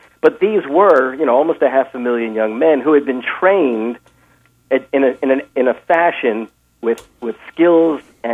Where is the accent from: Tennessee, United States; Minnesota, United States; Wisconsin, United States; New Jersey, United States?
New Jersey, United States; Englewood; I was born in 1949 in Englewood, New Jersey, and we spent some time in New York City, but mostly in northeastern New Jersey.